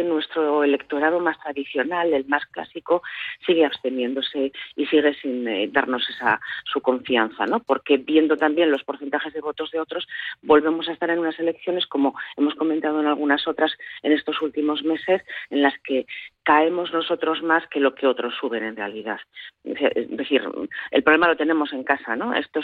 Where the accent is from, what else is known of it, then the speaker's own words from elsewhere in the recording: Basque Country, Spain; como vascos y vascas que queremos tener una voz y una representación en Estrasburgo y en Bruselas